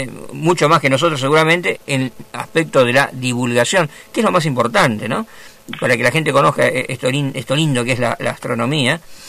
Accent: Berazategui, Buenos Aires Province, Argentina; Yo soy de la zona sur, yo soy de Berazategui, así conozco el barrio.

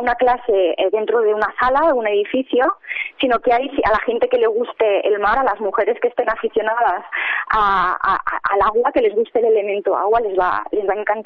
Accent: Barcelona, Catalonia, Spain; moved away as an adult; now in Palma, Spain; Yo soy originalmente de Barcelona

